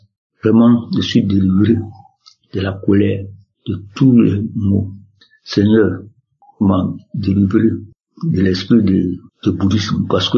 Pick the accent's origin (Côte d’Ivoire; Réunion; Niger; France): Côte d’Ivoire; Je suis un Ivoirien vivant en Côte d'Ivoire, dans la région de Marawi.